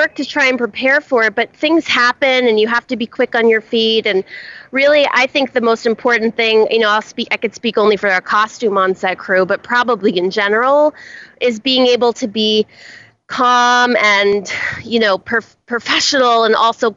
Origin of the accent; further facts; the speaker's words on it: New York, United States; I grew up in New York in that time, the same time period of the film